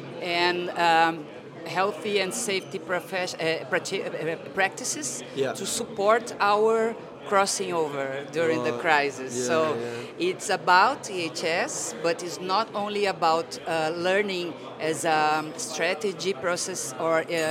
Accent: Brazil; I'm from Brazil. I live in Brazil and work in Brazil.

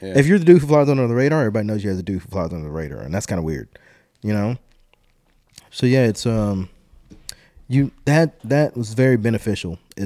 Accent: Dunn, North Carolina, United States; So I was raised in Dunn, North Carolina, and like Benton, North Carolina area. We lived on this road. It's called Fairground Road.

